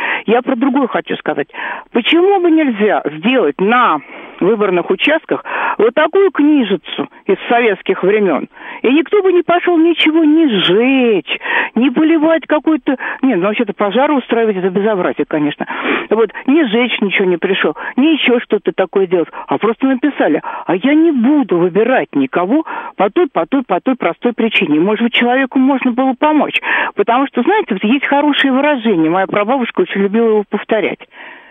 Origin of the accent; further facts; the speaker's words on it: Moscow, Russia; Я коренная, сверхкоренная москвичка. Mm-hmm. Я живу в Москве.